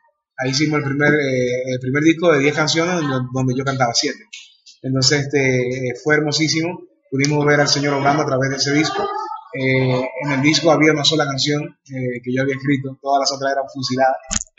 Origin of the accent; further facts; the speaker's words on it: Dominican Republic; born there; nací en la República Dominicana. Somos una familia de 5 hermanos, muy bendecidos.